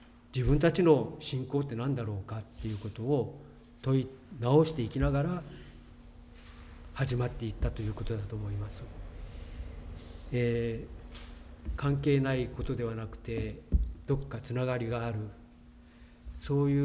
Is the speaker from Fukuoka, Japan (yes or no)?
yes; Kitakyushu, Fukuoka, Japan; 北九州で生活していた頃なんですが、まあ、僕が生まれ育ったところですけれども